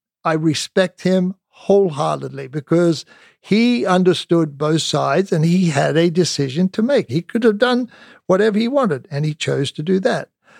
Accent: Australia; I came from Australia. I played the Australian Tour.

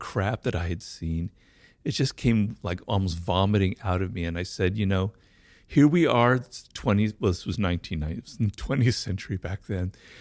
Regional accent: Los Angeles, California, United States; Well, I grew up here in Los Angeles, not far from where we are, in a neighborhood called Baldwin Hills

